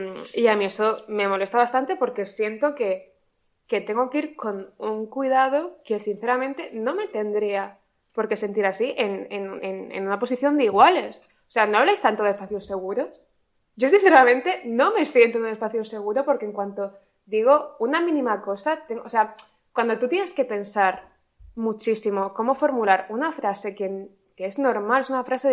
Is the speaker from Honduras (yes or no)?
no; Cartagena, Region of Murcia, Spain; Yo soy de Cartagena.